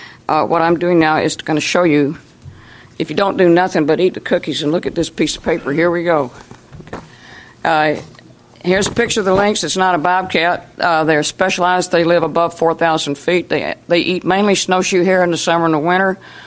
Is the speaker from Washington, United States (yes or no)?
yes; Bellingham, Washington, United States; I'm from Bellingham. I'm a tree farmer out there